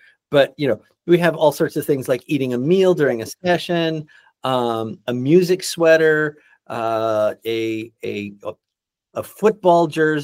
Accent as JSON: {"language": "English", "town": "Reno", "region": "Nevada", "country": "United States", "said": "I'm from Reno, Nevada, where Manny is also from. We're also neighbors."}